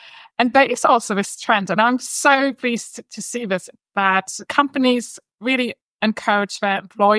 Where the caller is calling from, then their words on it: London, United Kingdom; So I'm dialing in from London today, where I'm based.